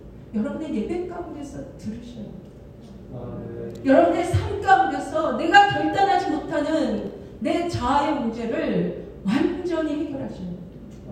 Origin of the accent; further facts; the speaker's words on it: Seoul, South Korea; born there; 저는 서울 출생이라 시골 환경 잘 모르는데요.